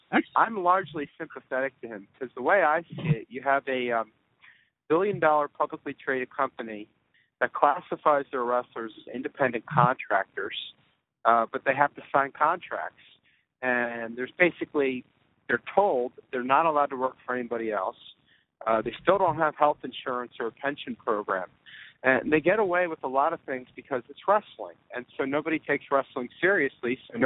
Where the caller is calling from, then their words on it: Pennsylvania, United States; I'm calling from Pennsylvania.